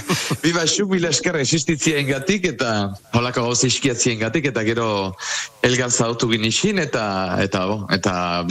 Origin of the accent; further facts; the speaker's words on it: Basque Country, Spain; born there; also born or lived in Lower Navarre, France; zeta ni sortzez Gipuzkoar nosu, bena hor bizizan nosu Baxina Farroan bi urtez